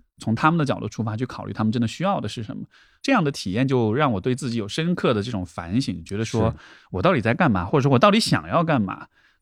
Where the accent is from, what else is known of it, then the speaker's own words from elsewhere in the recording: Chengdu, Sichuan, China; 但是我觉得最定义我职业生涯其实是2008年四川地震，因为我是成都人